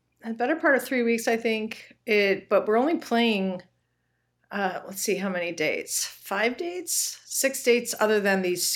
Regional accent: St. Louis, Missouri, United States; also born or lived in Chicago; So yeah, five shows and all in cities I love. I'm from St. Louis.

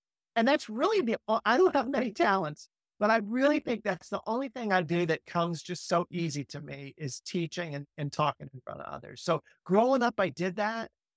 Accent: Maryland, United States; And growing up in Maryland, my parents always had a passion for the outdoors, and particularly my mom, a love for animals.

